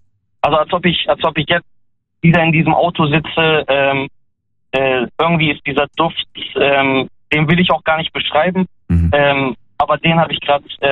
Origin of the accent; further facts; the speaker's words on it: Esslingen, Baden-Württemberg, Germany; Ich bin aus Esslingen, aber mein Name ist türkischen Ursprungs